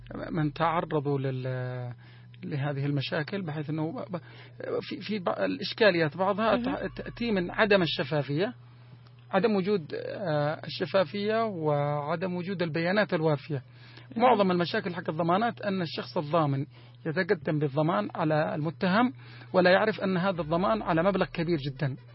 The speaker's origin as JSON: {"language": "Arabic", "country": "Yemen", "said": "عندنا في اليمن للأسف الشديد غياب كبير جدا للوعي القانوني"}